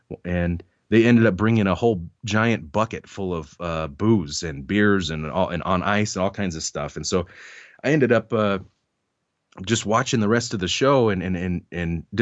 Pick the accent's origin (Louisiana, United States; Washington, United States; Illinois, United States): Washington, United States; Seattle; They called me … because I was from Seattle